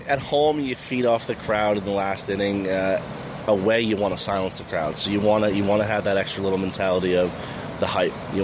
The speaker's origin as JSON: {"language": "English", "country": "Canada", "said": "Growing up watching these guys, like going to Toronto, going to games"}